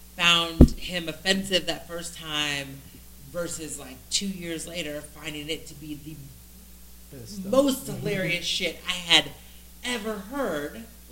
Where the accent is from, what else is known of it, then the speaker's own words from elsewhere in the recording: Baltimore, Maryland, United States; also born or lived in St. Louis / Detroit; I mean, I'm from Baltimore, St. Louis, and Detroit.